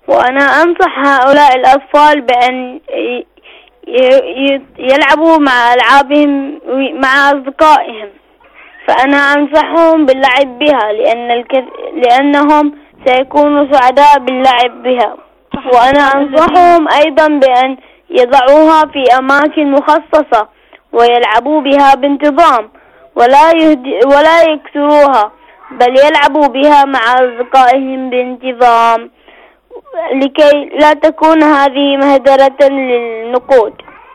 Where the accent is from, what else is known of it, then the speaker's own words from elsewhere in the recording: Bahrain; من البحرين